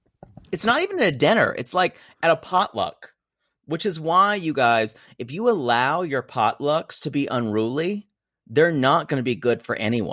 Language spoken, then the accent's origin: English; the South, United States; I grew up in the South, so I'm very particular about that.